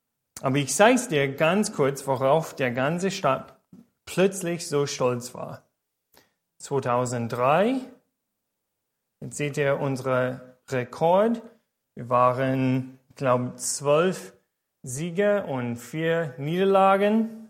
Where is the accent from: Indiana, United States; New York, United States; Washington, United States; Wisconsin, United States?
Indiana, United States; Indianapolis; now in Germany; Das ist, wie ihr seht, Indiana. Das ist ein Bild von der Hauptstadt Indianapolis, wo ich geboren und großgewachsen bin.